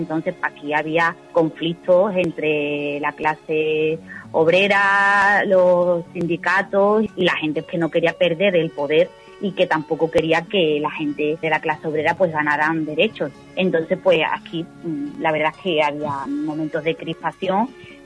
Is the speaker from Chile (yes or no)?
no; Guillena, Andalusia, Spain; Fue bastante duro lo que se vivió entre los vecinos y las vecinas de mi pueblo, de Guillena.